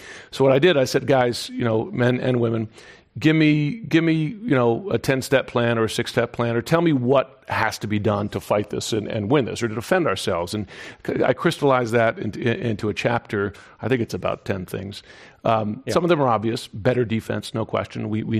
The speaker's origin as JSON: {"language": "English", "country": "United States", "said": "And I live in Washington, and as an American, I am alarmed by and concerned"}